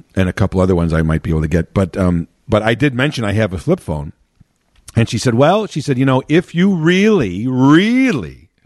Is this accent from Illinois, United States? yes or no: yes; Chicago, Illinois, United States; I grew up in Chicago proper